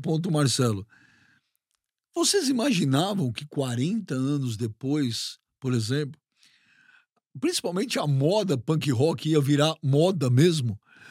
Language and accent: Portuguese; São Paulo, Brazil; Eu sou de São Paulo.